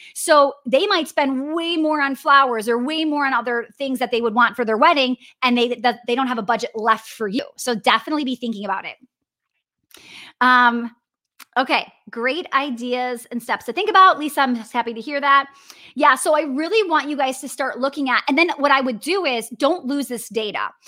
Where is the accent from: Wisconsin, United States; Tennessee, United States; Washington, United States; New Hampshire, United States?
Wisconsin, United States; accent: Wisconsin; I just could totally hear my Wisconsin accent come out.